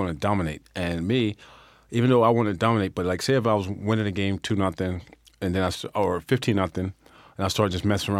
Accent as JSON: {"language": "English", "town": "Tampa", "region": "Florida", "country": "United States", "tie": "born or raised there", "said": "I grew up a Cincinnati Reds fan. Because growing up in Tampa, they had spring training down there in the 70s."}